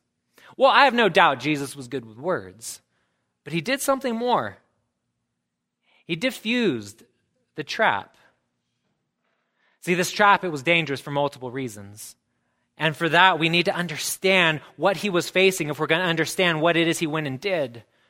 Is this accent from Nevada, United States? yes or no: yes; Nevada, United States; that as Nevadans, we sort of believe in being Nevadans, right?